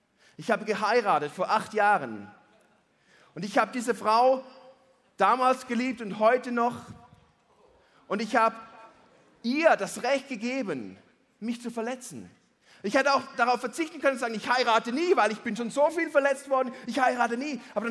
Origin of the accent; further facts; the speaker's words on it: Switzerland; Ich bin naiv oder ich bin Schweizer.